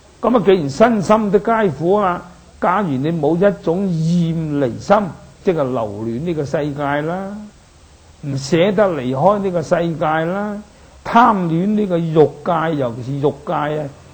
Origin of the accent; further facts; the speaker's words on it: China; 不過呢個百咧係我哋中國人呢個數目字裏面啊係一個整數